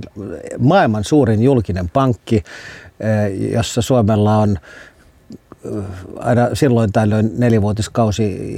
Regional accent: Helsinki, Uusimaa, Finland; Ja Suutarilan viereinen kaupunginosa on Puistoloa, mistä minä olen kotoisin

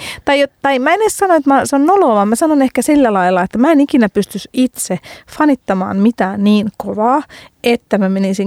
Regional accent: Helsinki, Uusimaa, Finland; Ja mä oon itse Helsingistä

